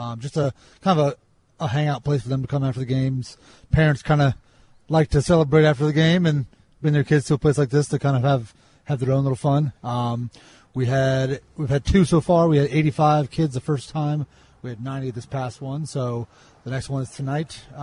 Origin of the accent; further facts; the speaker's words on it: Upper Sandusky, Ohio, United States; I know, growing up in Upper Sandusky, we never had anything like this anywhere near us.